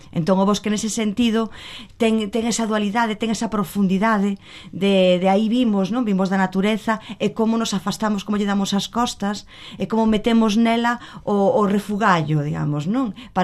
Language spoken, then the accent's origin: Galician; Maniños, Galicia, Spain; Non, eu son de Maniños.